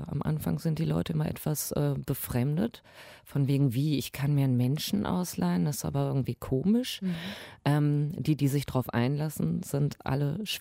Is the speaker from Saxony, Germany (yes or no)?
no; Hamm, North Rhine-Westphalia, Germany; born there; Ich bin in Hamm geboren. Meine Eltern haben ein bisschen mit polnischem Akzent gesprochen, ja, aber ich ja nicht.